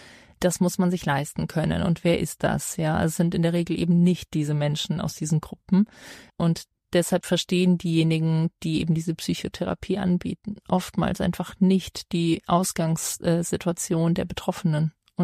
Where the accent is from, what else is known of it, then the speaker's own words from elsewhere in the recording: Germany; ich komme nur aus Deutschland